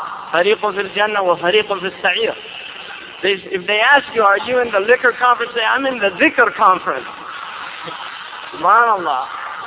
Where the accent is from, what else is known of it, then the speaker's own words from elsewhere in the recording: California, United States; I'm definitely not a Habashi from Lebanon. All right, I'm a Muslim from California.